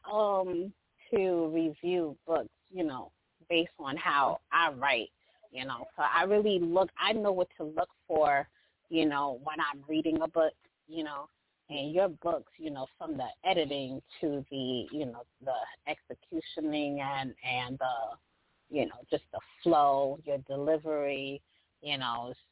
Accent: New Jersey, United States; So both Elijah and I are New Jersey bred. I'm from New Jersey.

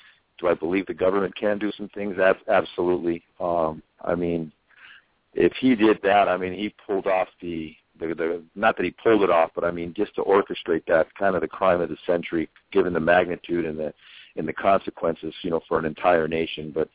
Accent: Concord, California, United States; My Little League team, when I was 12, up in the Bay Area, and I grew up in Concord, we lost to a team that played Danville in '78

